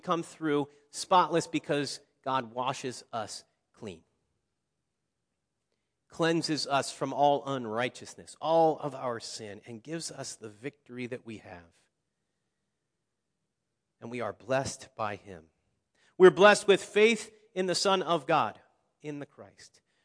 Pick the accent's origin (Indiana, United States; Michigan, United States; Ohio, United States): Ohio, United States; Cincinnati; I grew up in Cincinnati, so I still remain a Reds fan and a Bengals fan.